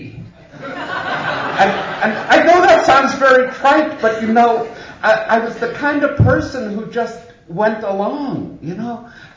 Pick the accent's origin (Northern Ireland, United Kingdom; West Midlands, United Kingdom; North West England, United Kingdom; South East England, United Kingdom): Northern Ireland, United Kingdom; born there; But anyway, I was born in Northern Ireland